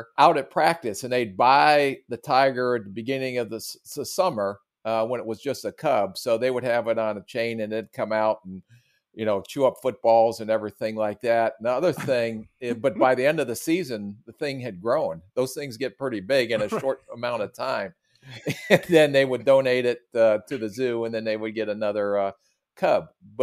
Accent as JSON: {"language": "English", "town": "Canton", "region": "Ohio", "country": "United States", "tie": "born or raised there", "said": "And we grew up in Canton, Ohio. My dad was a high school football coach."}